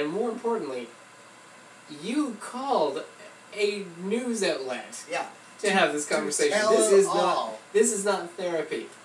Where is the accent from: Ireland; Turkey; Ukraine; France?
Ireland; that's my knocking on wood and being Irish exists